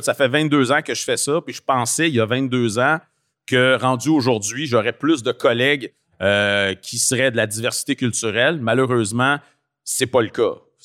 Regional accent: Montréal-Nord, Quebec, Canada; Moi, j'ai grandi à Montréal-Nord.

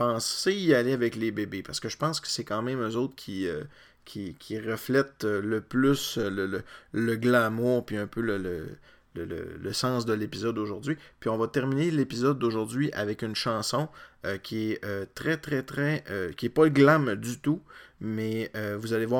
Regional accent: Quebec, Canada; c'était quoi chez nous, au Québec, une influence glam metal

